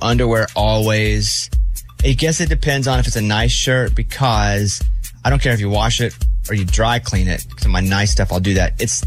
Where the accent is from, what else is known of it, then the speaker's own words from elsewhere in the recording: Mountain Pine, Arkansas, United States; because I'm from Mountain Pine, Arkansas, population 700, and there's a sign. This is Boyhood Home